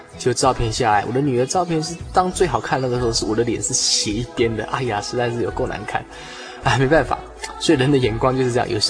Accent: Shulin, New Taipei, Taiwan; 有一次我去大同山，这是我故乡旁边的一座小山啊哈。那旁边的树林镇哈

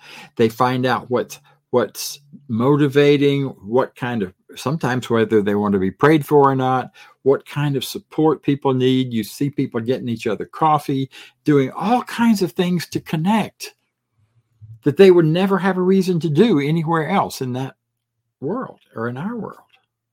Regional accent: Florida, United States; I grew up in Florida, and we had lots of lime rock roads covering the sandy world of North Florida and the swampy, muddy parts as well.

